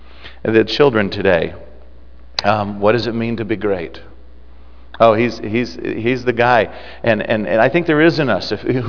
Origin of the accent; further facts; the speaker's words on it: United States; as an American, I was aghast